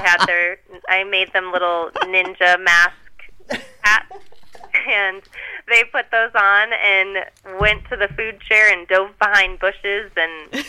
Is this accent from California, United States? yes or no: no; Helena, Montana, United States; Well, we grew up in Helena, Montana, which is a very small little town, at rival high schools.